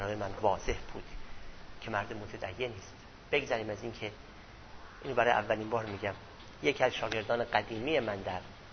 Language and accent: Persian; Iran; من به عنوان یک ایرانی، به عنوان یک مسلمان